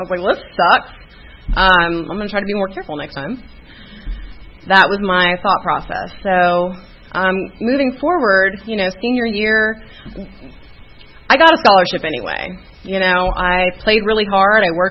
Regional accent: Austin, Texas, United States; Oh, I'm from Austin, by the way.

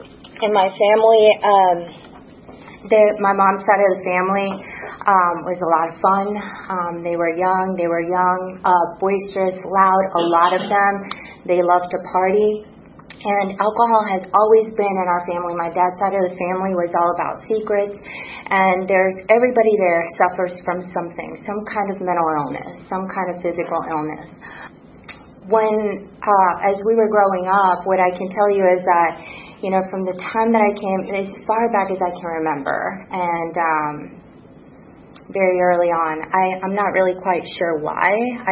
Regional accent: Puerto Rico; I'm Puerto Rican. I was raised, born and raised in Puerto Rico

